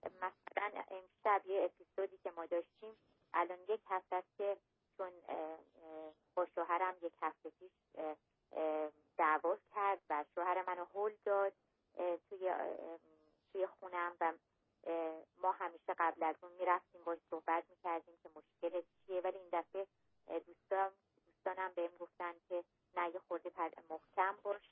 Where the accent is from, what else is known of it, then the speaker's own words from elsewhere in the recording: Iran; چون من ایرانی هستم